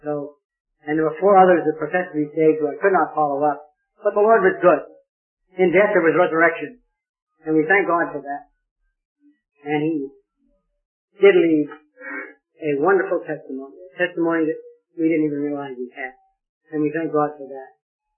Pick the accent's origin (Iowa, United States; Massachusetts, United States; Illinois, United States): Massachusetts, United States; now in Miami, United States; But I've been in Florida for 43 years now. Raised in Massachusetts.